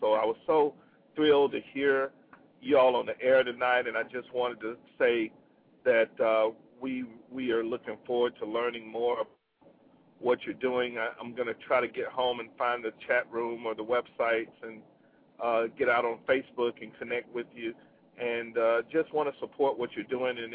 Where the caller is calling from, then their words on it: Birmingham, Alabama, United States; I'm calling from Birmingham, Alabama.